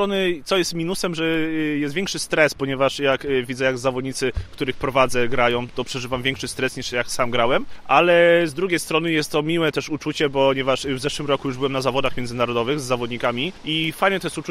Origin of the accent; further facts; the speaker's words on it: Warsaw, Masovian Voivodeship, Poland; a po Igrzyskach wrócę do Warszawy, skąd pochodzę.